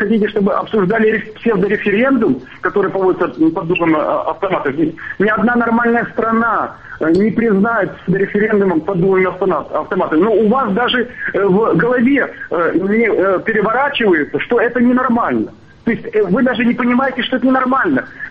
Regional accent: Kyiv, Ukraine; born there; вот я тоже русскоязычный, да, я родился в Киеве

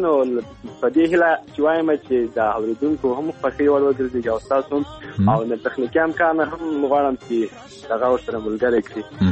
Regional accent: Ghazni, Afghanistan; now in Helmand, Afghanistan; مونږ د هلمند نه یو مونږ د غزنی یو او د صفه هلمند راغلی یو

